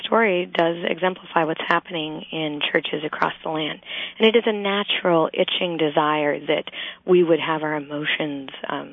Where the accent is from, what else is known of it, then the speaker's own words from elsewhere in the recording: Colorado, United States; now in Washington, D.C., United States; I know that I changed churches when I moved from Colorado to Washington, D.C. A few years ago. And the hymns that were chosen at the church I grew up with were quite different than the hymns that were chosen at the new church